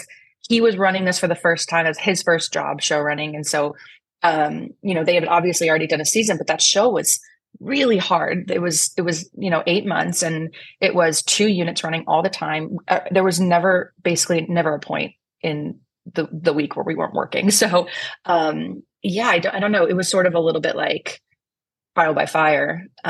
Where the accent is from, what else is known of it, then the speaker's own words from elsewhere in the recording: Cleveland, Ohio, United States; moved away; I'm from Cleveland. I grew up in a family of pest control exterminators.